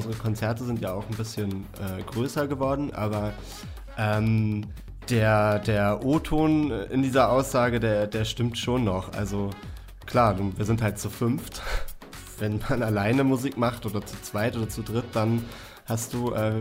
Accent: Kiel, Schleswig-Holstein, Germany; weil wir kommen ja aus Kiel

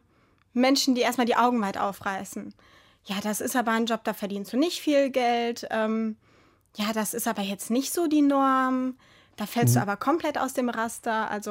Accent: Germany; born there; also born or lived in Italy; Ich bin in Deutschland geboren, genau.

